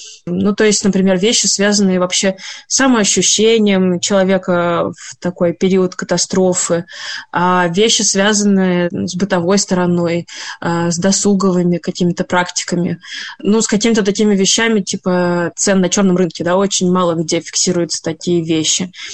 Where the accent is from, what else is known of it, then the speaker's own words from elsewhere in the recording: Saint Petersburg, Russia; я жительница Петербурга, коренная петербурженка.